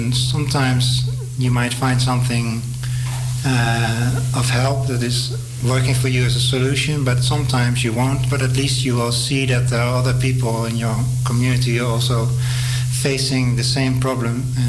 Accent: Groningen, Netherlands; I am originally from Groningen in the north in the Netherlands.

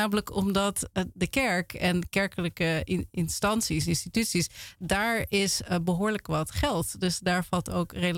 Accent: Utrecht, Netherlands; now in Amsterdam, Netherlands; Ik kom zelf uit Utrecht en ben in Amsterdam gaan studeren.

